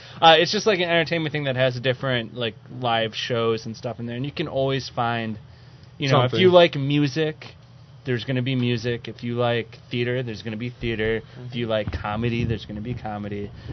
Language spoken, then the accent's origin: English; Wales, United Kingdom; I'm from Wales, but I'm not afraid to start shit.